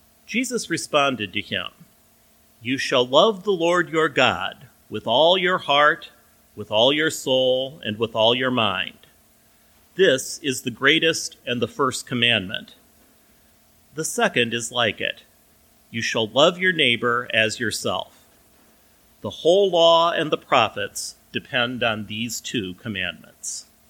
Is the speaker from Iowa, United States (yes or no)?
yes; Mount Pleasant, Iowa, United States; First United Methodist Church in Mount Pleasant, my hometown down in southeast Iowa.